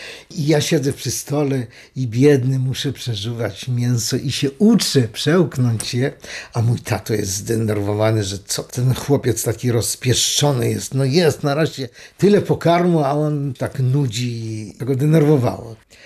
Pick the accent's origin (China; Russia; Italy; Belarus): Russia; Siberia; a myśmy byli tam w Syberii. I teraz w Syberii ja się wychowałem jako Polak. Mama ze mną mówiła po polsku, nie po rosyjsku, nie po żydowsku, tylko po polsku.